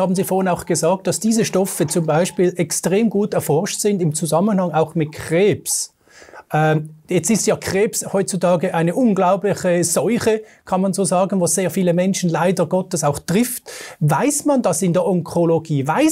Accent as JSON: {"language": "German", "country": "Switzerland", "said": "Wir sind Schweizer, wir lieben unseren Käse."}